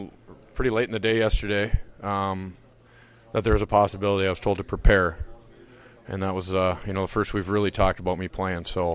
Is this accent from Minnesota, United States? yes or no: yes; Minnesota, United States; to beat my hometown team, I guess you would call it, out of Minnesota, it's even better.